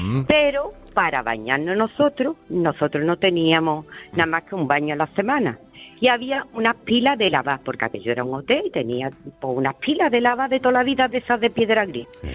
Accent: Jerez de la Frontera, Andalusia, Spain; Mira, yo soy de Jerez de la Frontera y yo me crié en la calle Doña Blanca, enfrente de Cimago, en el Otegaraje Centro.

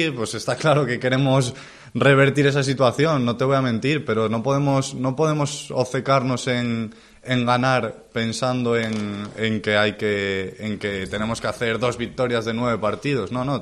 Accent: Gijón, Asturias, Spain; soy de Gijón, soy del Sporting desde pequeño y vivo también la rivalidad con el Oviedo desde muy pequeñito.

